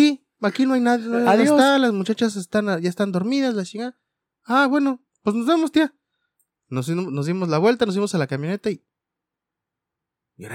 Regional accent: Querétaro, Mexico; Porque yo soy de Querétaro. A saludos a toda la banda de Querétaro

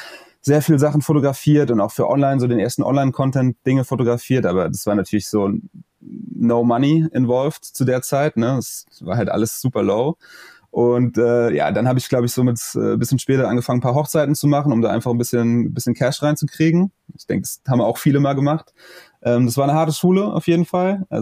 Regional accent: Rhineland-Palatinate, Germany; ich komme ja hier aus Rheinland-Pfalz, also in der Nähe von Mainz.

